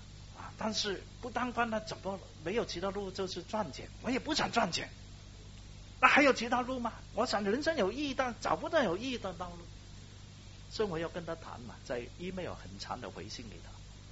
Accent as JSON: {"language": "Chinese", "country": "Hong Kong", "tie": "born or raised there", "said": "虽然我在香港出生、香港长大，我没有喝过党的奶水"}